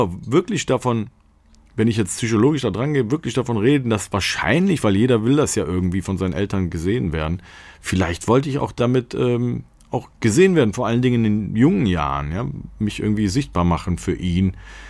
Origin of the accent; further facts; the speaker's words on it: North Rhine-Westphalia, Germany; wir sind ja aus Nordrhein-Westfalen gewesen.